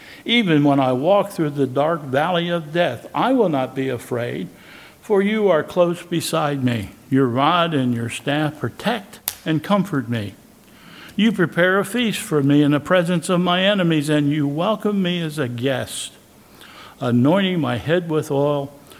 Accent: Pennsylvania, United States; Like, I'm from Pennsylvania, and some of the things that I say and do are different than some of the things that the people here in the South

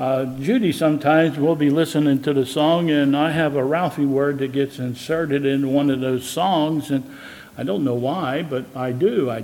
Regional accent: Pennsylvania, United States; Like, I'm from Pennsylvania, and some of the things that I say and do are different than some of the things that the people here in the South

